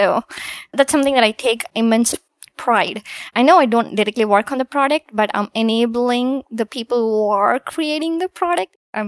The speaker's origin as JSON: {"language": "English", "country": "India", "tie": "born or raised there", "lives_now": "United States", "said": "So growing up in India, it's always British English. And I had so much trouble when I moved here."}